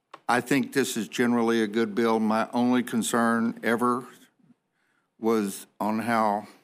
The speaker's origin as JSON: {"language": "English", "region": "Kentucky", "country": "United States", "said": "As some of you may know, I'm from Kentucky, from Central Kentucky, the real thoroughbred capital of the world."}